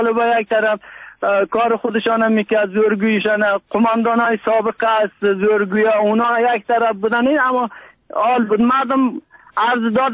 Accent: Afghanistan; now in Turkey; ما افغان هستیم والا که از هر چی ترکی هم صحبت کنیم ما را به چشم افغان میبینن، به چشم خارجی میبینن.

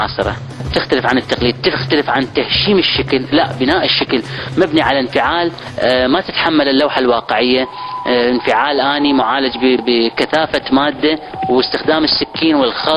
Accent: Iraq; دعم معنوي يعني الفنان العراقي، أنا جتني دعوات من مصر أنا أقيم معرض لكن العراقي ما يسمحوا لي

